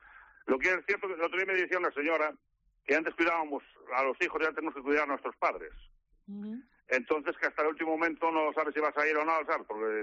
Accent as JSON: {"language": "Spanish", "town": "Celanova", "region": "Galicia", "country": "Spain", "said": "Porque yo soy de Celanova"}